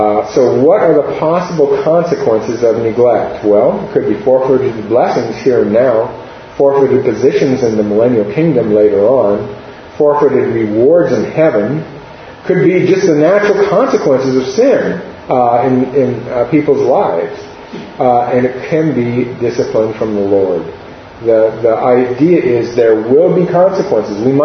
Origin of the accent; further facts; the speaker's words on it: Astoria, Oregon, United States; I want to use an illustration of where I grew up on the Oregon coast. Astoria is 10 miles from the Pacific Ocean.